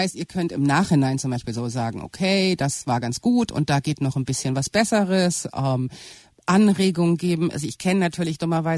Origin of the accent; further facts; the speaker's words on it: Hamburg, Germany; Okay, also für mich als Hamburgerin ist das eine Überraschung.